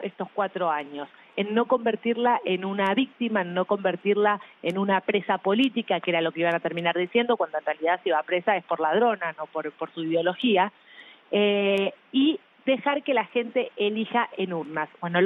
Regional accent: Argentina; me parecía que era nuestra única opción como argentino

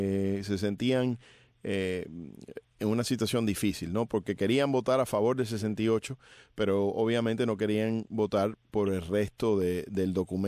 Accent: Cuba; moved away; a mí no me reconocen ni siquiera como ciudadano cubano, así que yo no tengo voto.

